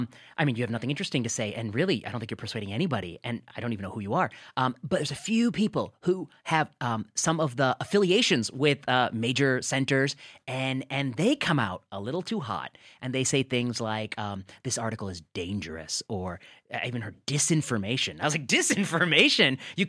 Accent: Midwest, United States; As a nerdy Indian kid growing up in the Midwest, I had never been perceived as dangerous.

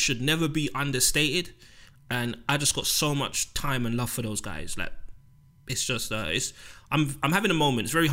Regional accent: Jamaica; And for thank me you, personally, as a Jamaican, a fellow Jamaican.

